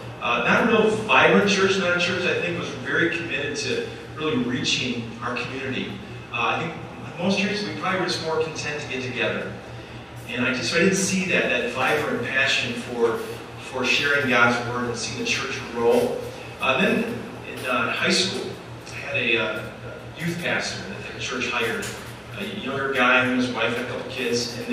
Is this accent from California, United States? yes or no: no; Michigan, United States; And I'm from Michigan, so I didn't know this part of the country too well.